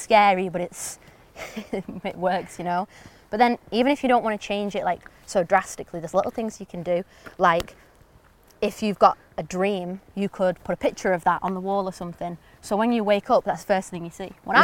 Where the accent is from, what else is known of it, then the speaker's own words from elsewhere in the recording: Bamber Bridge, North West England, United Kingdom; one of my dreams, once I started to do pretty well, was to build football pitches in my hometown for kids.